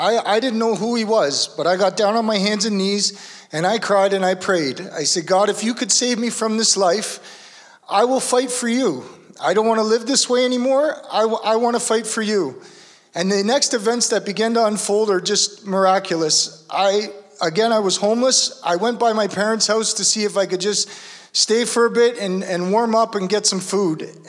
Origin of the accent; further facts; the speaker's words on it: Oshawa, Ontario, Canada; I'm from Oshawa, so we had to go through Toronto.